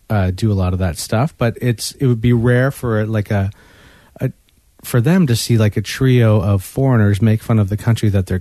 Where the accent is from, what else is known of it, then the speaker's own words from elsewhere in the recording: Canada; That not just being Canadian was enough. We actually had to sing about it. And Canada's full of funny things.